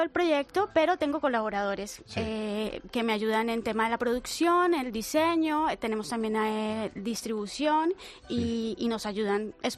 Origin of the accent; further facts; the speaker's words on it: Colombia; Yo soy colombiana.